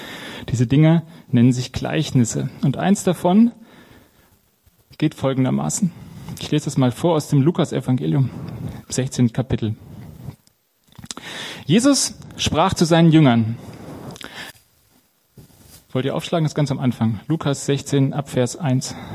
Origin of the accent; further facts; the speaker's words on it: Marburg, Hesse, Germany; Also ich komme aus Marburg, da gibt es tatsächlich noch Bauernhöfe.